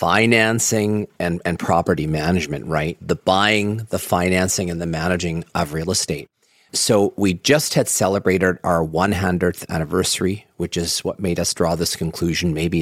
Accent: Manitoba, Canada; I'm from Manitoba. We both have German roots

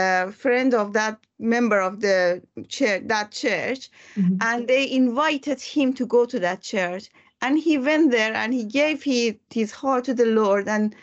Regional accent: Mashhad, Razavi Khorasan, Iran; English is a second language; Actually, I was born and raised in Iran in a very religious city called Mashhad. Mashhad is in the northeast of Iran near the border of Afghanistan.

